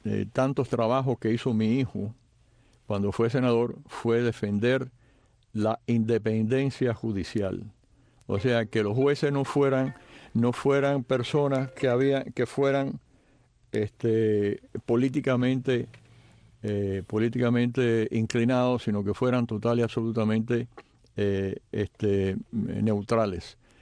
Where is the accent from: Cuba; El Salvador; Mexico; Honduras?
Cuba; moved away as an adult; now in United States; Estuve conspirando en Cuba, me fui de Cuba, vine acá para pelear. Yo no vine aquí para quedarme.